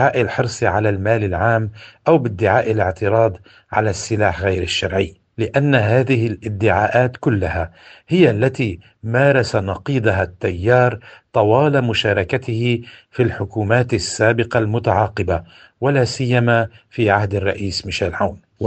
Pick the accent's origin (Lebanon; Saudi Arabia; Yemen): Lebanon